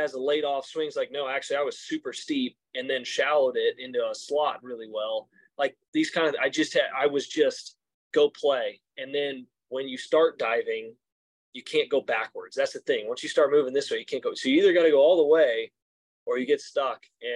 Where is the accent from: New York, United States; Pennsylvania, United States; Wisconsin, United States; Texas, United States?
Texas, United States; maybe growing up in Texas in the wind and stuff, you just never really had the opportunity to hit a dome shot, a straight shot.